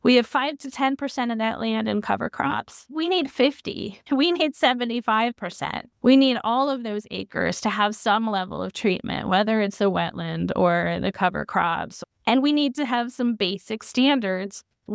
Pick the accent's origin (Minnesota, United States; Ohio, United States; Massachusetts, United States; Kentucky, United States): Minnesota, United States; And I am originally from Minnesota, but I always say Minnesota does it first. Iowa could do it better.